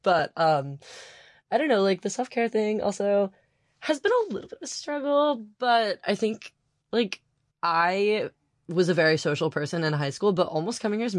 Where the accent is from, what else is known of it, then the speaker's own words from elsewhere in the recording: Frisco, Texas, United States; now in Providence, United States; Like, I'm from Frisco, Texas, and now we're in like Providence, Rhode Island